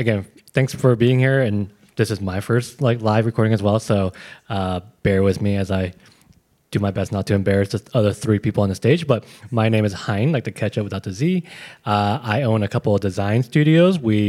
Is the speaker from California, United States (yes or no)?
yes; California, United States; So I'm from California originally, but I think I've been living here long enough to officially call myself a Michigander or a Midwesterner.